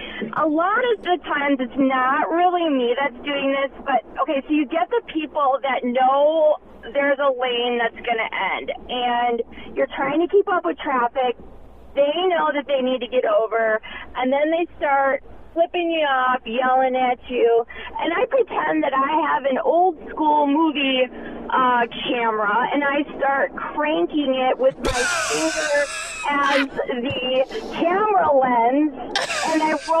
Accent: Franklin, Wisconsin, United States; that's why I was embarrassed to say I'm from Franklin, because everyone's so angry there.

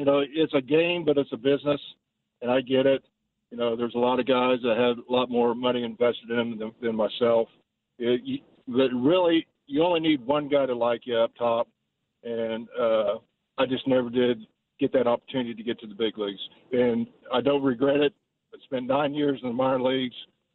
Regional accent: Hutchinson, Kansas, United States; I like, you know, the first 4 days in Hutch because that's my hometown.

